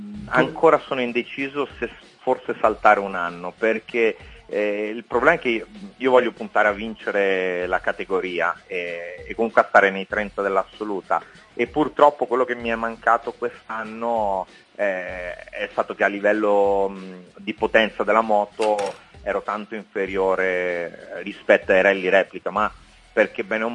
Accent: Rome, Lazio, Italy; sarà che io sono cresciuto a Roma, quindi a livello del mare

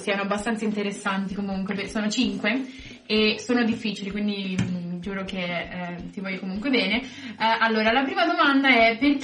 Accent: Calabria, Italy; poi vengo dalla Calabria, è bellissima.

